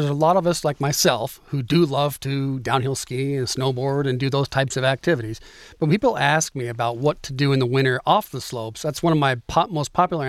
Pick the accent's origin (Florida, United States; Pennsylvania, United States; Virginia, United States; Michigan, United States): Michigan, United States; Mount Pleasant; Growing up in Mount Pleasant, I had so many friends that spent a lot of time at those places.